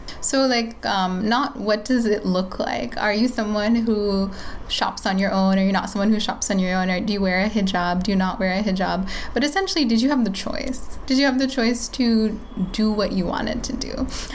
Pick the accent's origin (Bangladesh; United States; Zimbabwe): Bangladesh; I mentioned I'm from Bangladesh